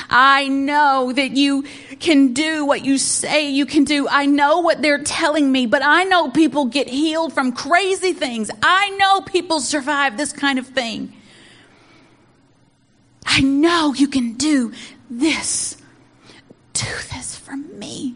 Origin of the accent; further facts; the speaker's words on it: the South, United States; I'm from the South, so everybody, we're all related, whether you're blood related or not.